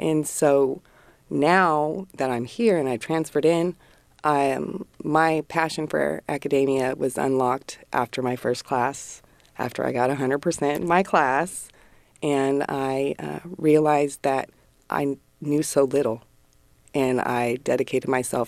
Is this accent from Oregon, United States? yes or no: no; Sacramento, California, United States; I'm born and raised in Sacramento.